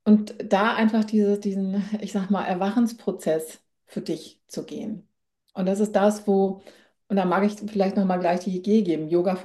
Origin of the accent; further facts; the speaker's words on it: Hamburg, Germany; moved away; also born or lived in Austria; ich bin ja eigentlich ein gebürtiges Nordlicht, ne? Also das heißt, ich bin aus der Hamburger Ecke, aber bin eben 2007 bin ich dann schon mal nach Österreich